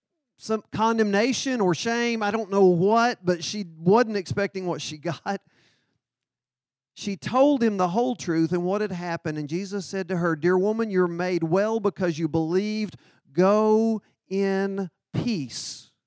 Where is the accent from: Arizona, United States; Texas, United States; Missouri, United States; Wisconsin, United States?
Texas, United States; gosh, I'm a Texan. And that's not the way we do things.